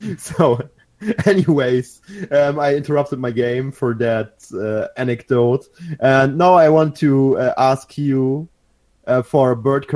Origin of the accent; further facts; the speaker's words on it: Regensburg, Bavaria, Germany; now from Berlin to Regensburg to my hometown